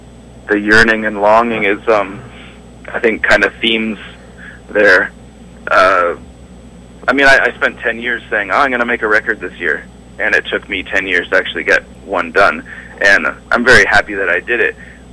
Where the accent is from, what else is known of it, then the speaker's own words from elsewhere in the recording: Ontario, Canada; also born or lived in Toronto; I grew up in Ontario, in a smaller town a couple hours outside of Toronto. And then when I moved out of my parents' place, I lived in Toronto for about 8 years.